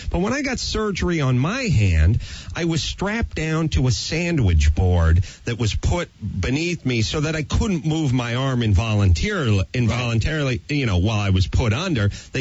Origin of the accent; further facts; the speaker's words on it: North Hollywood, California, United States; I grew up in North Hollywood, and everyone I grew up with in the flatlands of North Hollywood did not have braces or a retainer.